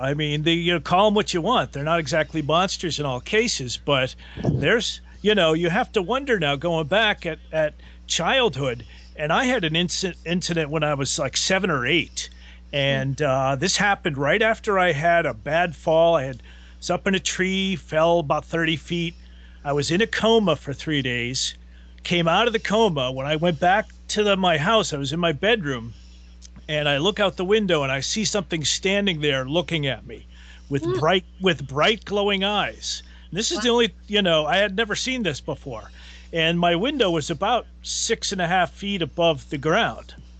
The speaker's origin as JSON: {"language": "English", "region": "Pennsylvania", "country": "United States", "tie": "born or raised there", "lives_now": "New Jersey, United States", "said": "Actually, I grew up in Pennsylvania. Yeah, in the Pocono Mountains, where that guy was able to elude the police for a long time."}